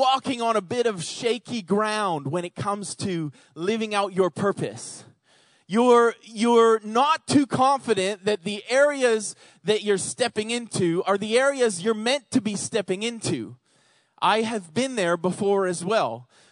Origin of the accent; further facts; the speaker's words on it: Calgary, Alberta, Canada; We're from the way west. We're from Alberta, Calgary, Alberta, so we're, like, west people as well.